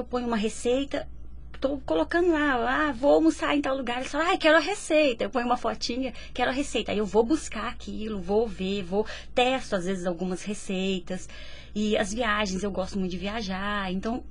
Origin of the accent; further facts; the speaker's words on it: Caxambu, Minas Gerais, Brazil; Mineira, mineirinha, sou de Caxambu.